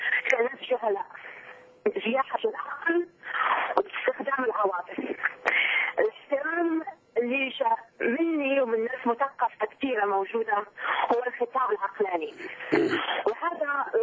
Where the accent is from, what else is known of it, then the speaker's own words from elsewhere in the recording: Morocco; أنا مغربية